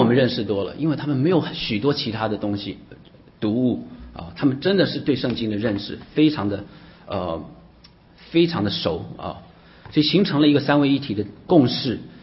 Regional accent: New York, United States; Chinese is a second language; 我14岁来美国，我在这边纽约长大怎么样，24岁重生等等等等等

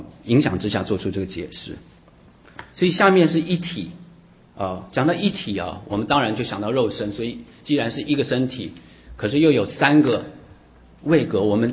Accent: New York, United States; Chinese is a second language; 我14岁来美国，我在这边纽约长大怎么样，24岁重生等等等等等

